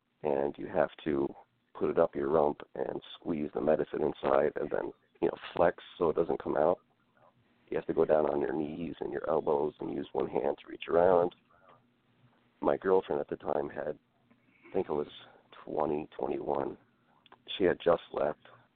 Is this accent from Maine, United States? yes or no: no; New York, United States; Like, I grew up on the Hudson River. So that was one of the first things all the Niagara kids were just kind of, we went to the beach or we're throwing off the rowboat and learned how to swim.